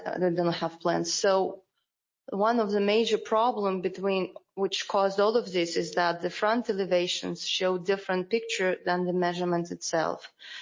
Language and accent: English; Ukraine; We are from Ukraine, so I have my family, my brother, and our parents.